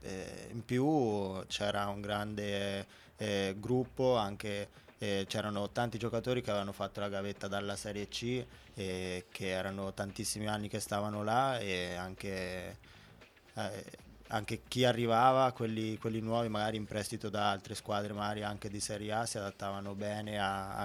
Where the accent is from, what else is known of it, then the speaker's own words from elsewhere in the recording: Osimo, Marche, Italy; Sì, sono nato a Osimo.